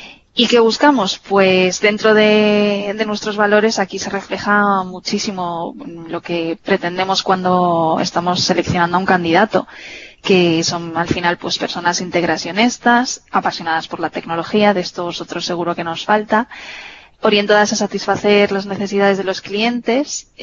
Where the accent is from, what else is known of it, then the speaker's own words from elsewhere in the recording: Galicia, Spain; yo que soy de Galicia, por ejemplo, poder irme a casa pues un jueves y volver un martes